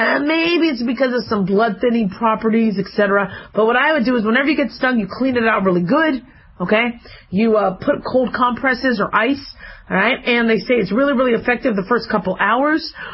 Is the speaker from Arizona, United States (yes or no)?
yes; Arizona, United States; born or raised there; also born or lived in Las Vegas